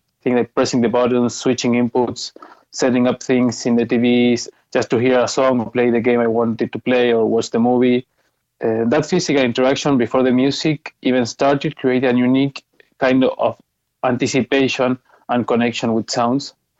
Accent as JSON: {"language": "English", "country": "Argentina", "tie": "born or raised there", "said": "Growing up in Argentina, with its rich and dynamic electronic music scene"}